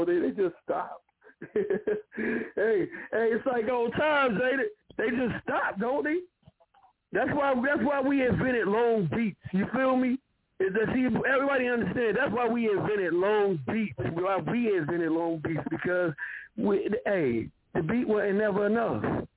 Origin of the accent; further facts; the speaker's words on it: Monroe, North Carolina, United States; I was saying I was from Monroe, NC. They was like, yo, what's in Monroe up here in New York City?